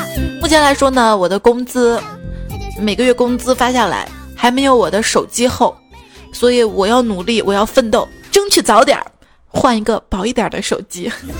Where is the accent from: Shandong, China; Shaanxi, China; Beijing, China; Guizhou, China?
Shaanxi, China; 其实我们家那边，就长乐坡那附近，有一种饼啊，反正我从小在那儿吃。